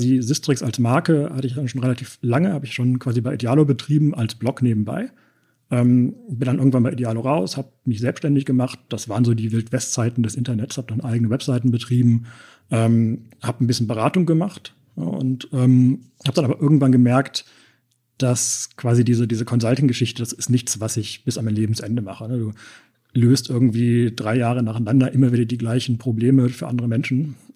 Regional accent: Bonn, North Rhine-Westphalia, Germany; born there; also born or lived in Berlin / London; Ich bin gebürtiger Bonner, habe dann mal eine Zeit lang in Berlin gelebt, habe auch mal eine Zeit lang in der Nähe von London gelebt, aber bin dann doch wieder zurück nach Bonn gekommen

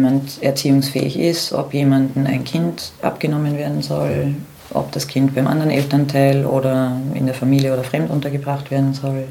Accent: Austria; Ja, ich bin 37 Jahre, ich komme aus Österreich

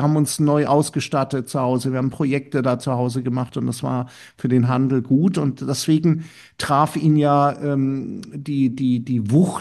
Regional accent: Karlsruhe, Baden-Württemberg, Germany; ich bin in der Nähe von Karlsruhe groß geworden

